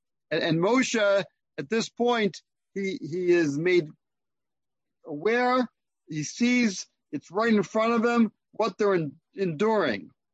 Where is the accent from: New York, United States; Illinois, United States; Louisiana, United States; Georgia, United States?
New York, United States; Rochester; also born or lived in Baltimore; So I grew up in Rochester, New York.